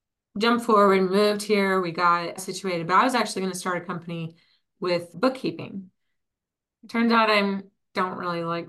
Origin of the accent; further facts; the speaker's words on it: Taos, New Mexico, United States; now in Colorado, United States; I miss the mountains. Growing up in Taos, I miss that. I miss the quiet rural area.